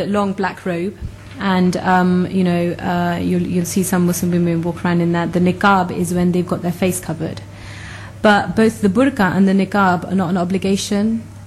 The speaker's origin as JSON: {"language": "English", "country": "United Kingdom", "said": "all my life I've thought to myself, I'm British, but what is British? British is a bit of everything. We have all integrated."}